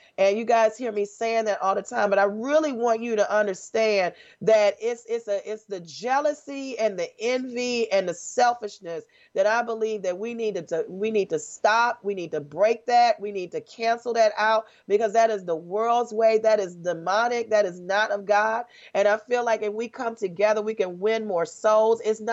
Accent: Richmond, Virginia, United States; You guys are doing way better than us in the D-Town, my hometown, Richmond, Virginia.

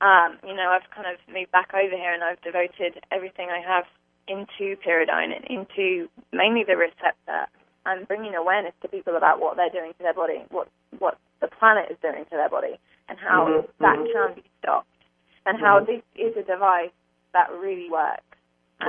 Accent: England, United Kingdom; accent: English; also born or lived in California; why do I have an English accent? That's because my mother was English, and I grew up in England. I went to school in England, but I was born in California, and my dad's home in Laguna Beach.

